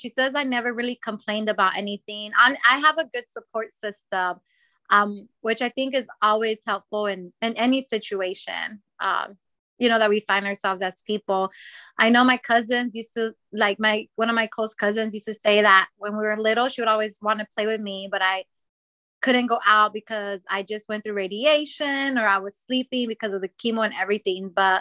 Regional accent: Arizona, United States; Well, like you mentioned, I'm from Arizona, and I'm actually completely blind.

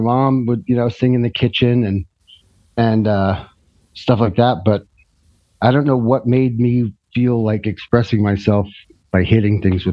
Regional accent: Texas, United States; also born or lived in Connecticut, United States / North Carolina, United States; I always say I was raised in Texas because I made most of my mistakes there

